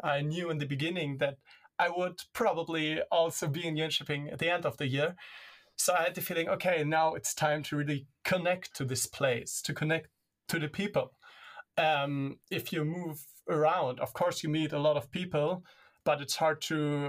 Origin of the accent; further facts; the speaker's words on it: Germany; English is a second language; Like I said in the first episode, I'm from Germany. My family still lives in Germany